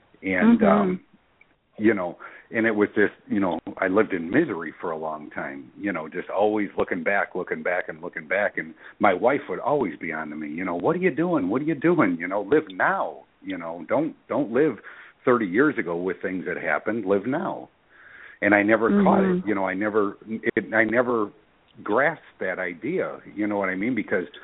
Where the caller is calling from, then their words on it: Florida, United States; I'm calling from Florida.